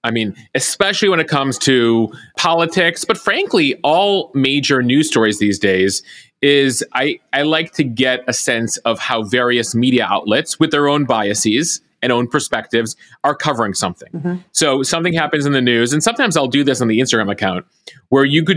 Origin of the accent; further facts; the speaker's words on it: Illinois, United States; I grew up in America. I bring an American perspective, right?